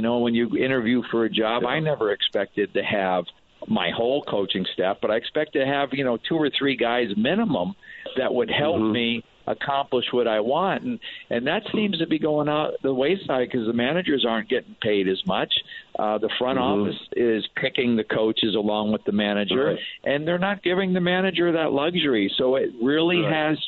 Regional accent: New England, United States; that's what I remember about Bill Lee growing up in New England. Of course, I went to Fenway Park once a year.

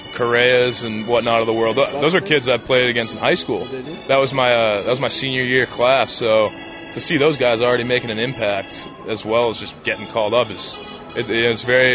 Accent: Boston, Massachusetts, United States; I'm from Boston, so grew up a Red Sox fan. Went to public school in a suburb of Boston and went on to Boston College. So, you know, I'm a Boston boy through and through

